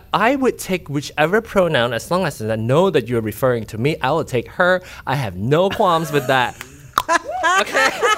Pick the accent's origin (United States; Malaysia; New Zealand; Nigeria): Malaysia; Penang; So the Mahjong scene was filmed in my hometown where I grew up in Penang.